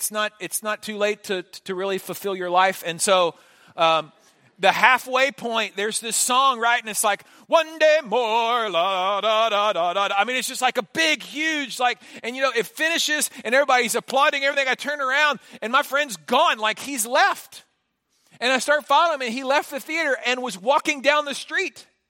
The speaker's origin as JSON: {"language": "English", "town": "Houston", "region": "Texas", "country": "United States", "tie": "born or raised there", "said": "I've been a lifelong fan of the Astros. I have. I grew up in Houston."}